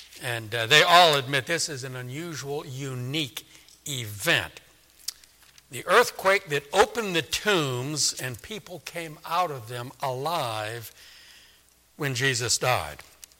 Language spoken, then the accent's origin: English; New Orleans, Louisiana, United States; You know, I'm from New Orleans, and New Orleans is 10 feet below sea level, and it's swamps everywhere, Lake Pontchartrain to the north and Mississippi River to the south.